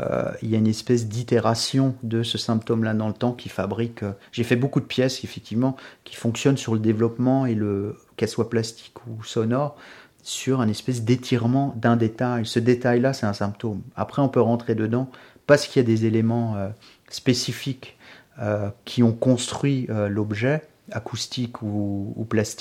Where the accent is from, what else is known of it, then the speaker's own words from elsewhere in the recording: Grand Est, France; moved away; moi je suis originaire de j'étais frontalier pendant 20 ans, 24 ans, à la frontière allemande et suisse